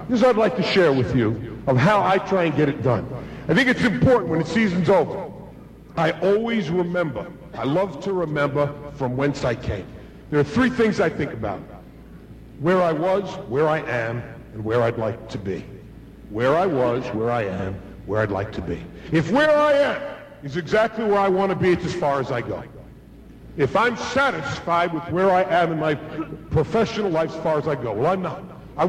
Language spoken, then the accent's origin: English; Queens, New York, United States; He's from Brooklyn, New York, and right, I'm from Queens. There's two city kids.